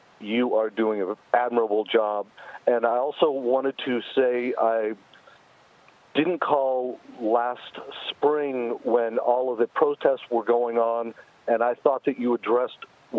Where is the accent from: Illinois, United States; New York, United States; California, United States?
Illinois, United States; Yeah, I grew up outside of Chicago, and the neighborhood I lived in was what you could consider affluent.